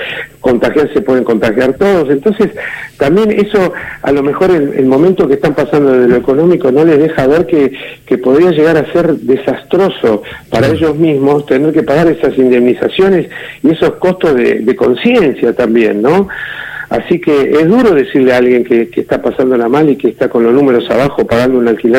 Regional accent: San Martín, Buenos Aires Province, Argentina; born there; yo vivo, nací en San Martín

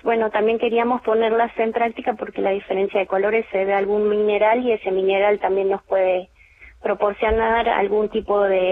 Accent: Buenos Aires, Argentina; born there; now in Gobernador Gregores, Argentina; Sí, nací en Buenos Aires.

